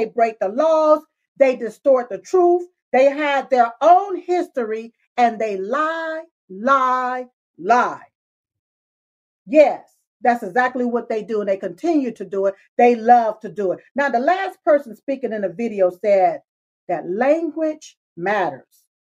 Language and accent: English; United States; born there; Even though I was born here in America